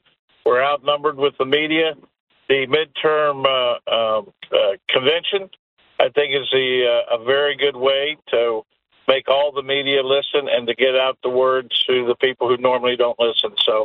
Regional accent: Texas, United States; Oh, yeah, I grew up in Texas. We got them all the time.

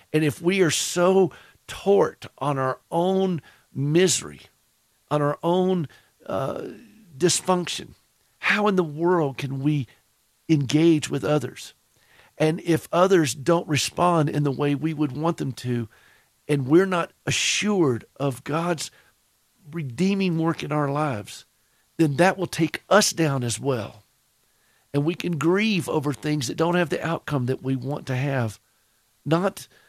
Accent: the South, United States; accent: Southern; And yes, my Southern accent comes through on that.

